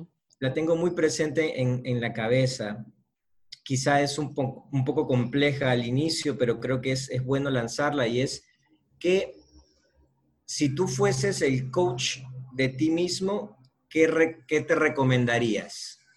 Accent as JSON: {"language": "Spanish", "country": "Ecuador", "said": "soy de Ecuador. Tengo 31 años"}